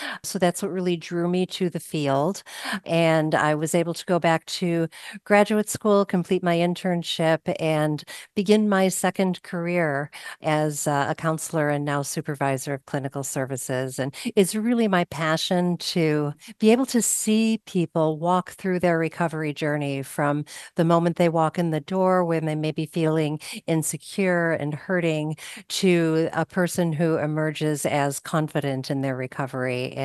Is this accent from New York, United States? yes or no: no; Chicago, Illinois, United States; Mike, I am originally from Chicago